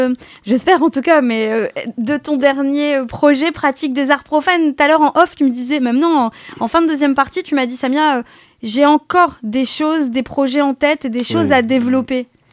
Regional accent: Agen, Nouvelle-Aquitaine, France; born there; parce que je suis née au Âgeunaise

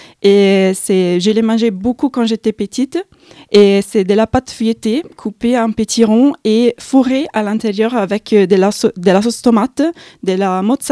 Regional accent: Modena, Emilia-Romagna, Italy; French is a second language; now in Agen, France; Modène est une ville assez moyenne et Agen très petite par rapport à ça.

